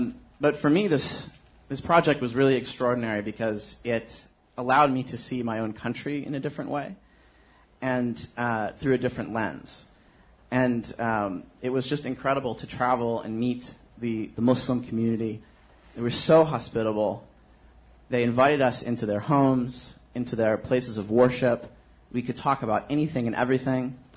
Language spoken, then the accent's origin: English; United States; And I, as an American, was hit by a lot of confusion about U.S. policy, a lot of frustration.